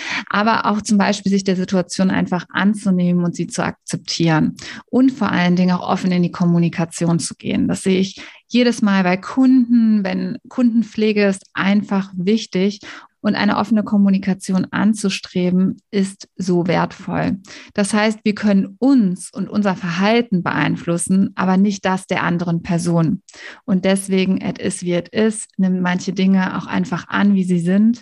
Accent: North Rhine-Westphalia, Germany; ich bin Rheinländer durch und durch und ich habe gerade schon gesagt, Köln ist meine Wahlheimat. Das heißt, ich bin hier nicht geboren, aber ich bin auch gar nicht so weit weg geboren, denn ich komme aus einem Vorort von Düsseldorf.

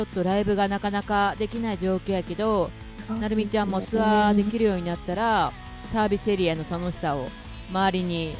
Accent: Osaka, Kansai, Japan; なんかやっぱ大阪人やからかな、普通にボケるのが当たり前みたいなとこあるしな。

